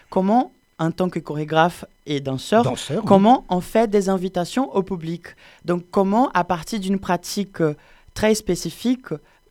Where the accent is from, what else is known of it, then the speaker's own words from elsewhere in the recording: Brazil; moved away as an adult; now in Montpellier, France; Donc, j'habite à Montpellier depuis 2022. Je suis venu du Brésil directement pour faire ces parcours.